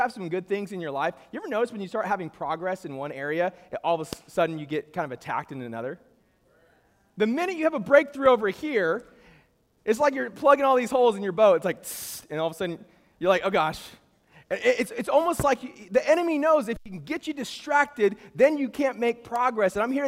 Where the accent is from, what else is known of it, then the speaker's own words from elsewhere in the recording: Bakersfield, California, United States; I'm from Bakersfield. I love Bakersfield now. But at age 18, I was like, I got to get out.